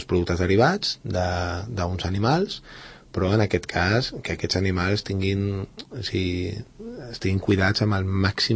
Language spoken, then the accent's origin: Catalan; Valldoreix, Catalonia, Spain; also born or lived in La Floresta; Jo sóc fill de la Floresta i de Valldoreix